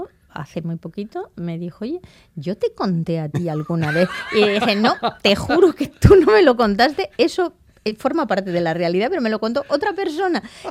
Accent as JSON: {"language": "Spanish", "town": "Elda", "region": "Valencian Community", "country": "Spain", "said": "Monastil se llama el asentamiento neolítico de lo que después fue mi pueblo. O sea que cualquiera de mi pueblo y de la zona sabe que estoy hablando de Elda."}